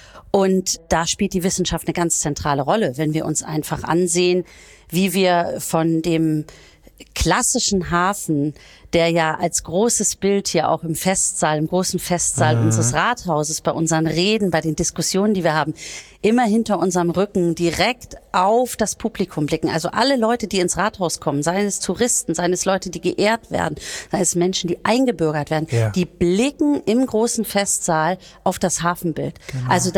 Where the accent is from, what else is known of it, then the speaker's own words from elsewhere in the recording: Schleswig-Holstein, Germany; ich bin ja keine Hamburgerin, sondern Schleswig-Holsteinerin, aber am Hamburger Rand eben in einer kleinen Stadt aufgewachsen